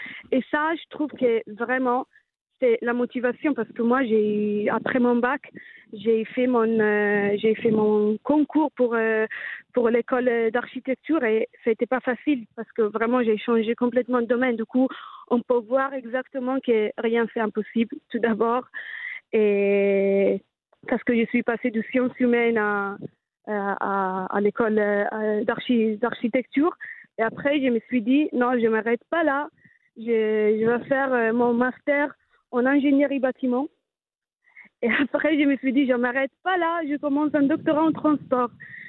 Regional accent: Italy; accent: Italian; French is a second language; now in France; je suis installée entre l'Italie et la France. Tout d'abord, je m'excuse aussi pour mon petit accent italien.

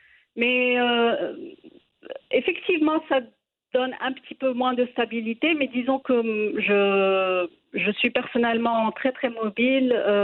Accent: Morocco; Chez nous, au Maroc, c'est en train d'être assimilé.

